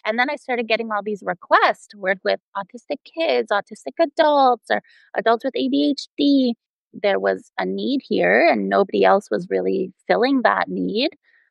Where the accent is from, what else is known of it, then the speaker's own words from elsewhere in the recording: Toronto, Ontario, Canada; because growing up in Toronto, Canada, you had to have a Bachelor of Nutrition.